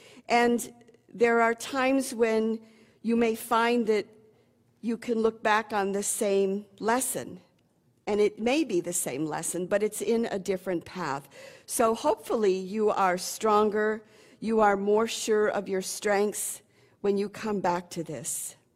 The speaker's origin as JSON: {"language": "English", "town": "Chicago", "region": "Illinois", "country": "United States", "tie": "born or raised there", "lives_now": "Seattle, United States", "said": "I was raised in Chicago in one neighborhood, and that has grounded me."}